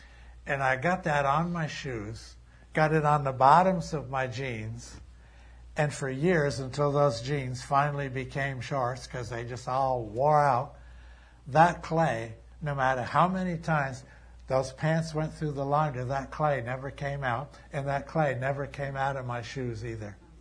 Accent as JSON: {"language": "English", "town": "Warren", "region": "Vermont", "country": "United States", "tie": "born or raised there", "also_born_or_lived": "Waitsfield", "said": "the quiet country life I grew up in Warren and Waitsfield, up near Waterbury. Just innocent, 18 years old."}